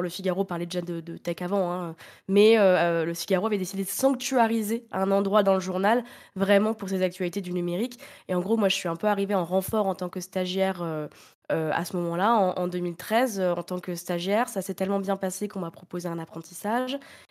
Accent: Reims, Grand Est, France; born there; D'où viens-tu ? Alors, je suis née à Reims.

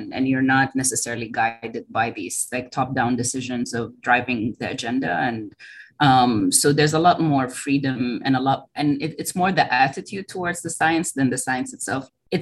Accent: Sudan; born there; I am an African researcher. I was born in Sudan. I still carry a Sudanese passport, but Sudan has not been my lived experience. I haven't lived there myself.

